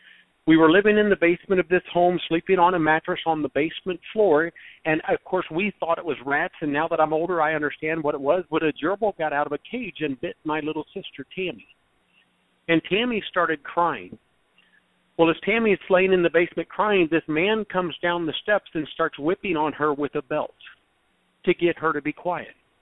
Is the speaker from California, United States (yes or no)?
no; Peoria, Illinois, United States; I lived in Peoria, Illinois, is where my life started in 1965.